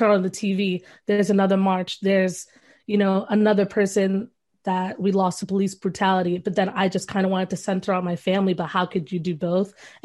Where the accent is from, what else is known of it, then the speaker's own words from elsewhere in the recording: Bronx, New York, United States; So I was born and raised in the Bronx, and I moved to Brooklyn about 4 years ago.